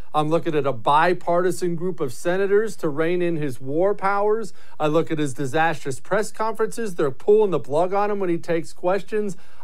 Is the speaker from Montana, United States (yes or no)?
yes; Montana, United States; I grew up in Montana, but, you know, Portland, Seattle, all that stuff, it was awesome.